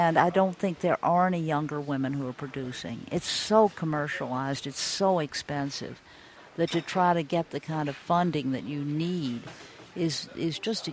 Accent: Louisville, Kentucky, United States; When I was a child growing up in Louisville and we were being driven to school, there were grade crossings, and we'd stop for these long freights

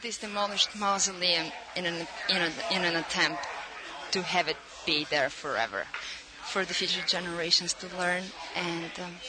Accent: Bulgaria; now in San Francisco, United States; I was born and raised in Bulgaria, and I found my way to the United States in the year of 1999.

